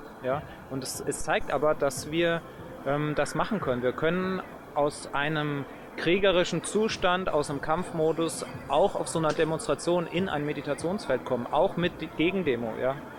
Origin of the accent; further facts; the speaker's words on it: Germany; now in Switzerland; Ich komme aus der Schweiz, da wohne ich inzwischen, komme aber ursprünglich aus Deutschland